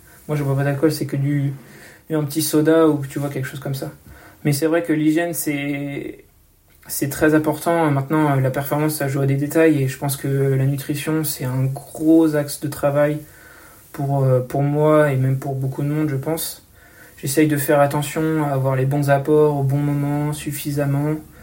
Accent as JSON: {"language": "French", "town": "Nantes", "region": "Pays de la Loire", "country": "France", "tie": "born or raised there", "said": "pas loin de ma ville d'origine, Nantes. Donc, moi, je suis du Grand Ouest."}